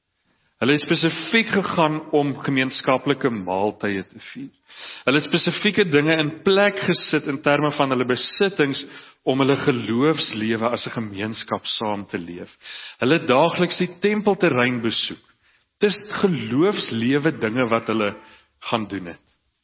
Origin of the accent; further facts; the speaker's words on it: Cradock, Eastern Cape, South Africa; ek kom uit Kraddock uit.